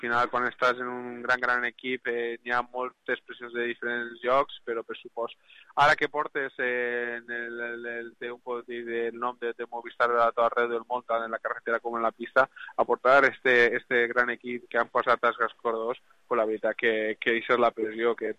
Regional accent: Villarreal, Valencian Community, Spain; jo des del meu poble me l'estime molt, i de Villarreal

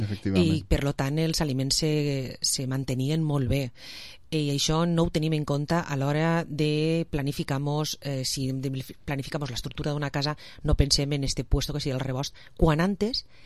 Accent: Vila-real, Valencian Community, Spain; jo com soc de Vila-real li diré Carlota

